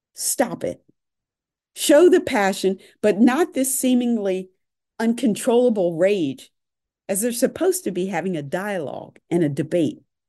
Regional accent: Philadelphia, Pennsylvania, United States; Yes, I'm biased. I'm from Philadelphia.

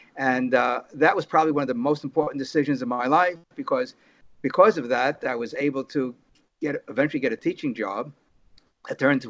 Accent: New York City, New York, United States; also born or lived in West Germany; I was in West Germany as an infant. I don't have any recollection of that period of my life. And so I grew up in New York City, not far from Yankee Stadium, became a diehard Yankee fan when we moved to the Bronx in 1953.

